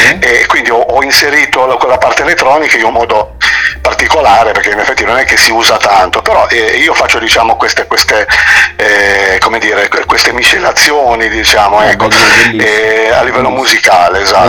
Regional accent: Ventimiglia, Liguria, Italy; io sono di Ventimiglia, no? È una città di confine, è una città multietnica

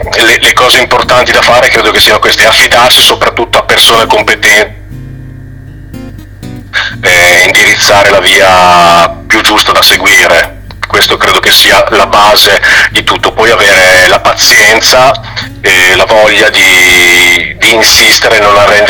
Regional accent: Modena, Emilia-Romagna, Italy; noi siamo, io sono di Modena

